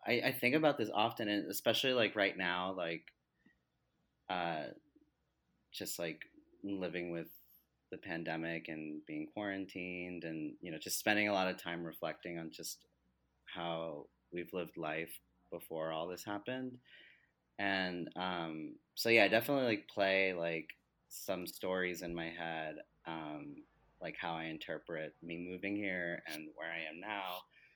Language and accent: English; New Jersey, United States; So I always knew I wanted to move to New York City. I grew up in Jersey, so I'd visit when I was a teen.